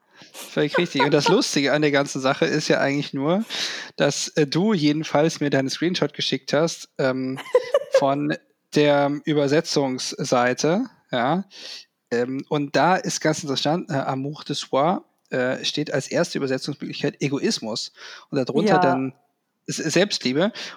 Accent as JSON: {"language": "German", "region": "Rhineland", "country": "Germany", "tie": "born or raised there", "said": "Ich bin ja im Rheinland groß geworden"}